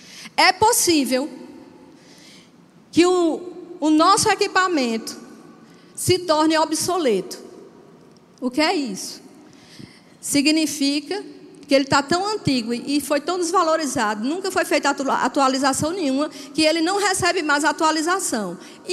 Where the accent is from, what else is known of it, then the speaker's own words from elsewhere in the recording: Northeast Region, Brazil; Eu sou nordestina, tá?